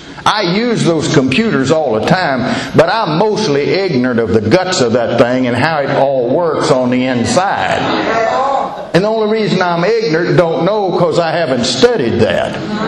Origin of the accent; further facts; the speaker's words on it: Louisiana, United States; also born or lived in Texas; See, I come from Louisiana, Texas. I was born in Texas, and I've lived in Louisiana most of my life, though. In the South.